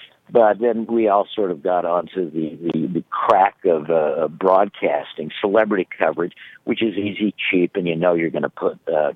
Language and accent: English; Salt Lake City, Utah, United States; I had worked in radio in Salt Lake City, my hometown, between Stanford and going to Columbia.